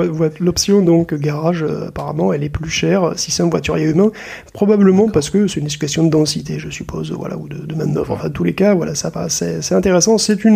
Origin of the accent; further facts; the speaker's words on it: Lyon, Auvergne-Rhône-Alpes, France; vous n'êtes pas sans savoir que je suis lyonnais